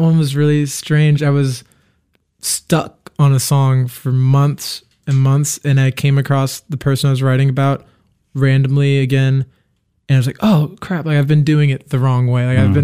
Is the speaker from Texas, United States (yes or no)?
yes; Dallas, Texas, United States; moved away as an adult; now in Nashville, United States; I'm from Dallas. I moved to Nashville about 6 years ago